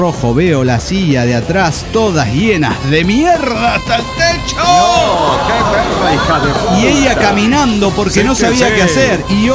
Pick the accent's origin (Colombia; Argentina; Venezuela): Argentina; now in Kansas, United States